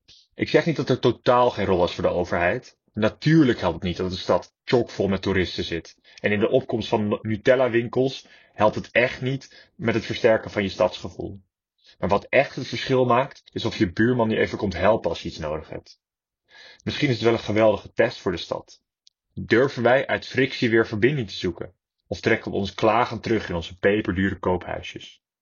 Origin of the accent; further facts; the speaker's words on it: Amsterdam, North Holland, Netherlands; Volgens mij zijn we als Amsterdammers gewoon heel erg met onszelf bezig.